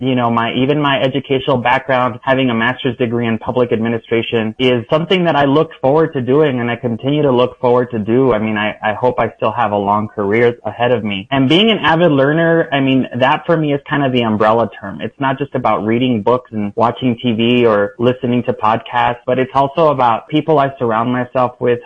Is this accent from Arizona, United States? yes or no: yes; Nogales, Arizona, United States; also born or lived in Tucson; I was born in Tucson, but I only spent the few days in the hospital there. And I grew up on the border in Nogales, basically until I went off to college.